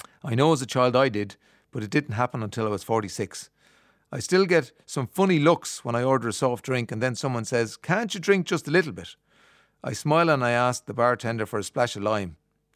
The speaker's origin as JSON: {"language": "English", "country": "Ireland", "said": "Being Irish and a woman"}